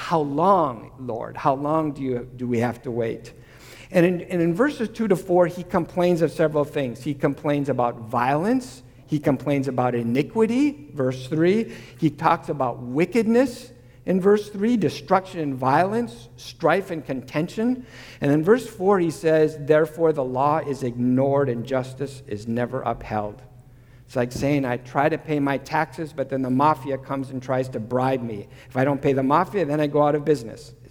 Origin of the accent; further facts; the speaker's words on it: Minnesota, United States; also born or lived in North Dakota; And I grew up in Minnesota and spent time in North Dakota.